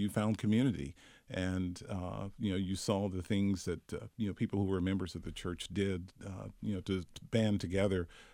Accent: Swannanoa, North Carolina, United States; Growing up in Swannanoa was a wonderful thing. I realized that the people there in the community really looked after each other.

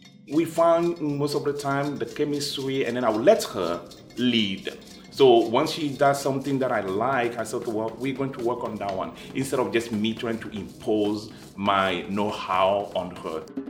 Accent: Lomé, Maritime, Togo; moved away as an adult; now in United States; I was born in Togo, in Lomé, the capital city of Togo. And then I grew up in Lomé, and then I went to school there.

